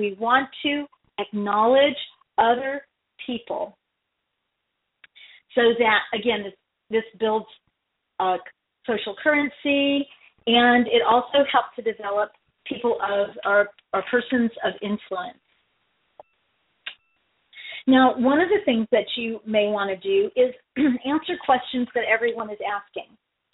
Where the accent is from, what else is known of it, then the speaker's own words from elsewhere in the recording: Del Rio, Texas, United States; it's actually 10 things to do in my hometown of Del Rio